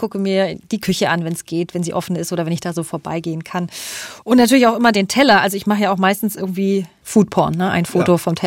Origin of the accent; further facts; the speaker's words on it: Berlin, Germany; Und zwar sind wir Berliner hier Bestellmeister.